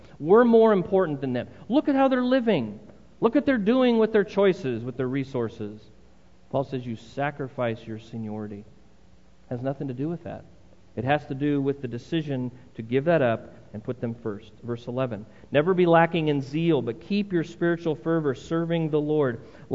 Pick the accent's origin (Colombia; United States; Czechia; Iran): United States; I'm an American through and through